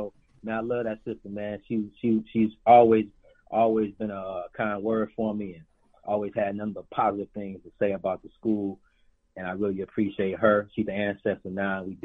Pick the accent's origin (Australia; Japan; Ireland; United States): United States; Detroit, Michigan; I'm really from Detroit. So, you know, I was that crucible in Detroit is something different.